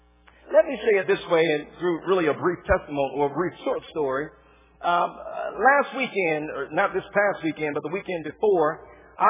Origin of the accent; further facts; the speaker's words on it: Fort Lauderdale, Florida, United States; I'm going to tell you, I'm from Fort Lauderdale, and we don't do snakes. We kill snakes from where I'm from.